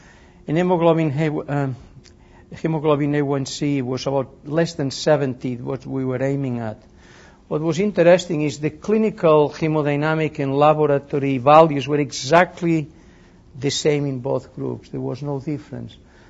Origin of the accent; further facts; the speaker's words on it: New York, United States; from New York, and we are in Los Angeles in the scientific meetings of the American Heart Association.